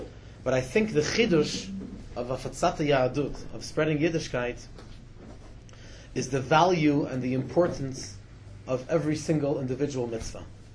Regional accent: Toronto, Ontario, Canada; now in Israel; I'm originally from Toronto, and I'm supposed to be here for 4.5 years in Eretz Yisrael

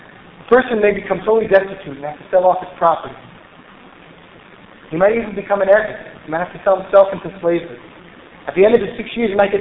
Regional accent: United States; I grew up in America, and that was seen as the great, you know, the greatest thing in the world.

